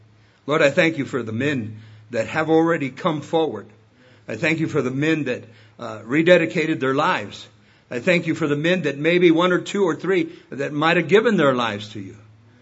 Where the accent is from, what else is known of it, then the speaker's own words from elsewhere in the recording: California, United States; I'd like to just tell you a little bit about myself, because I came from Southern California, and I want you to pick up on this.